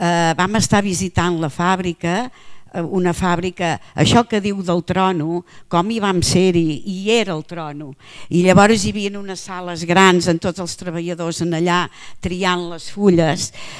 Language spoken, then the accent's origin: Catalan; Barcelona, Catalonia, Spain; Ah, doncs nosaltres som de Barcelona. Nosaltres sempre diem de Barcelona.